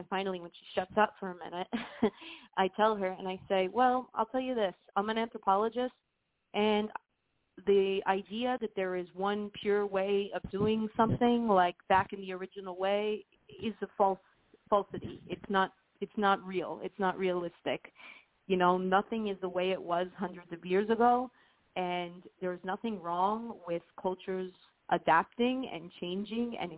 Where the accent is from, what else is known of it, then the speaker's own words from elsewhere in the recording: Cuba; now in United States; I'm not Boricua and Taino. I'm Siboney Taino from Cuba.